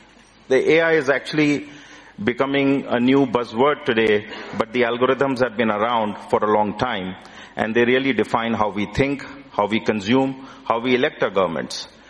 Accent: India; English is a second language; Mr. President, and I come from India.

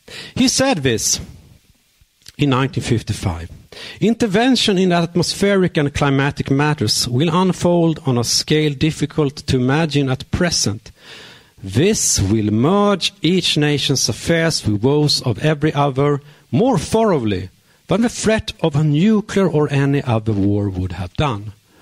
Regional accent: Sweden; because I'm from Sweden

